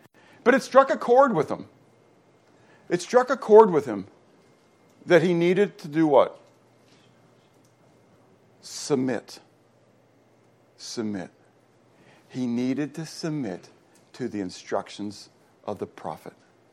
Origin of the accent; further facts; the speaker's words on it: Pittsburgh, Pennsylvania, United States; We walked in the snow uphill both ways. I was from Pittsburgh.